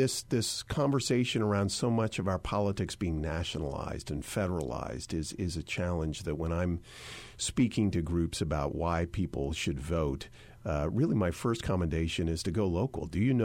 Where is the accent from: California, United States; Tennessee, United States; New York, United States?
California, United States; And I say this as a Californian who understands that even in local races, these are significant turnouts.